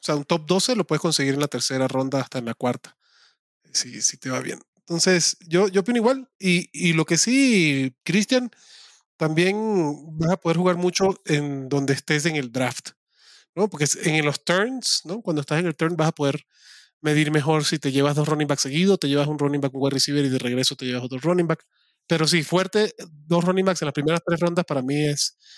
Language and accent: Spanish; Venezuela; Acuérdate que vengo de Venezuela